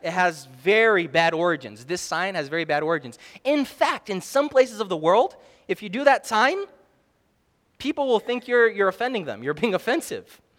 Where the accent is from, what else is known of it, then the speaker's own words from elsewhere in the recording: Canada; also born or lived in New Jersey, United States; For me, as a child that was, I was raised in Canada, lots of snow. And before that, we were in New Jersey.